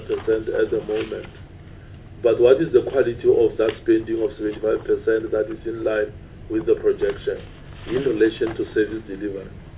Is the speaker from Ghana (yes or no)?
no; Eastern Cape, South Africa; And then we are from the Eastern Cape as well.